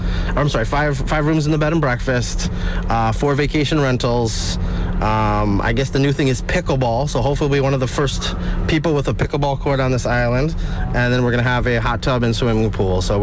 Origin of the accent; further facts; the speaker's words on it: Michigan, United States; moved away; So we were taking care of our parents, and after they passed away, we came for vacation, and we're like, why would you ever want to go back to Michigan? It's awesome here.